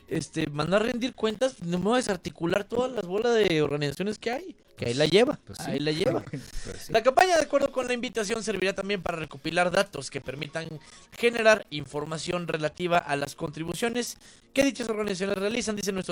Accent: Mexico; es nuestro deber como mexicanos empezar a ver qué está haciendo

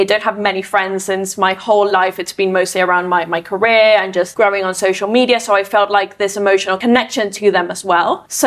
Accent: Ecuador; since I'm Latina, I'm from Ecuador.

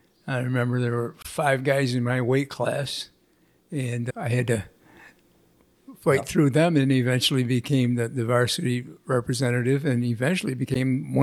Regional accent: Niagara Falls, New York, United States; also born or lived in Pennsylvania; Well, I was born in Pennsylvania, but my parents moved to Niagara Falls, New York when I was about 2 years old. So I don't remember much of Pennsylvania

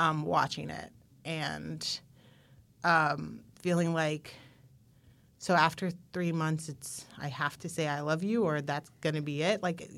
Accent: Chicago, Illinois, United States; even though he was from Chicago, which is my hometown, like he was very small town minded, in my opinion.

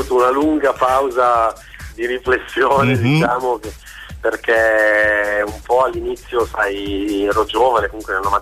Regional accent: Como, Lombardy, Italy; Allora, io sono di Como, sono nato, cresciuto e vivo tuttora a Como.

